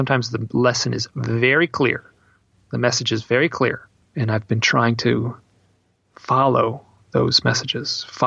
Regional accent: Midwest, United States; Like, I'm from the Midwest. I don't take compliments very well

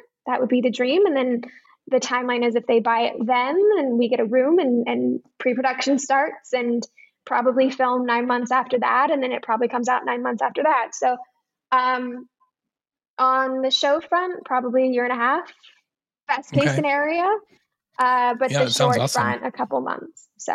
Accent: New York City, New York, United States; it's loosely based on my own experiences with substances as a teenager growing up in New York City. I spent ages 14 to 18 in New York by myself and got into all sorts of trouble.

